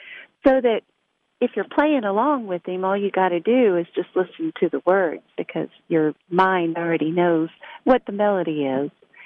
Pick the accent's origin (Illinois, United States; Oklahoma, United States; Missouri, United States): Oklahoma, United States; Perkins; I'm from Perkins, Oklahoma.